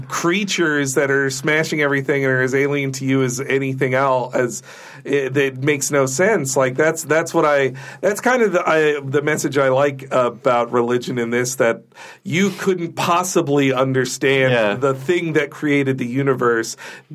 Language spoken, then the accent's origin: English; the South, United States; Christianity was always, like, the white noise around me growing up in the South.